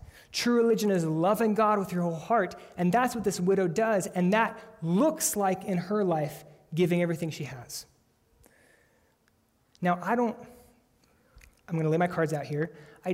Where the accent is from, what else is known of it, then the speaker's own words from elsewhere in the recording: United States; just because we are American Christians and we are phenomenally wealthy